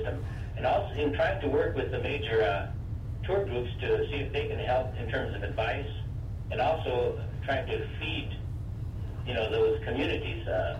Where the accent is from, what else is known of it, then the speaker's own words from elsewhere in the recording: Alaska, United States; You know, we've experienced it firsthand in my hometown over the years since I was a boy.